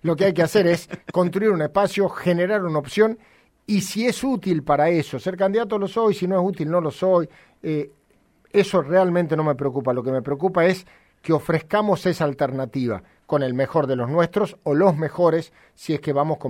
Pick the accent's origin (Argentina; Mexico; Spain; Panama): Argentina; Como argentino, yo lo que estoy viviendo en Argentina